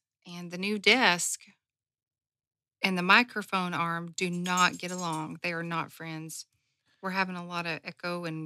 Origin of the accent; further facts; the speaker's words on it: North Carolina, United States; I am from North Carolina.